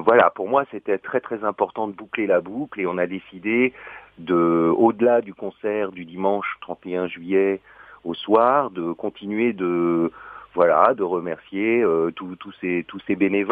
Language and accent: French; Strasbourg, Grand Est, France; Oui, on est tous de Strasbourg, on est tous des quinquagénaires.